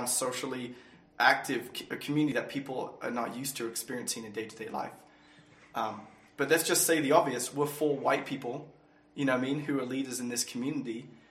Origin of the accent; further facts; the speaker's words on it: England, United Kingdom; also born or lived in South Africa; I'm from England.